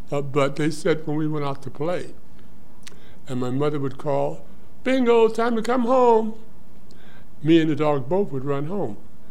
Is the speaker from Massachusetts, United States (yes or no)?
no; Dayton, Ohio, United States; also born or lived in Greer, South Carolina; I was born in Greer, South Carolina in 1937 and moved to Dayton, Ohio when I was a couple months old. So I've been in Dayton since I was a couple months old, and I grew up in the east side of Dayton.